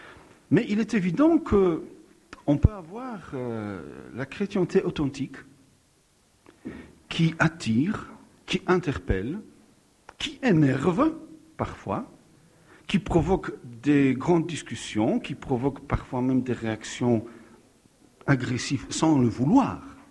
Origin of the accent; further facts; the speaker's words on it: northern Poland, Poland; born there; French is a second language; Et je suis né en Pologne, au nord de Pologne. J'ai travaillé aussi quelques années dans mon pays d'origine.